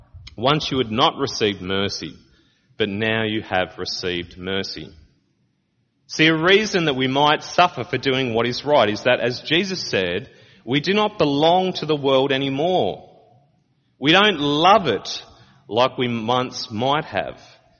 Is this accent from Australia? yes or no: yes; Australia; stories that they felt growing up in Australia. And yet in our culture in Australia, there's a transformation going on.